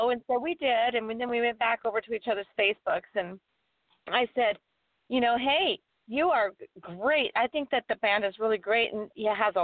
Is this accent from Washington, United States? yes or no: yes; Seattle, Washington, United States; I'm from Seattle, Washington